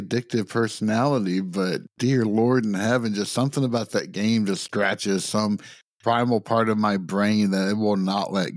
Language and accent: English; Sladen, Tennessee, United States; Yeah, so I grew up in Sladen, Tennessee, which has a population of 113 people. It is the smallest town in the entire state, which is roughly an hour and a half northwest of Nashville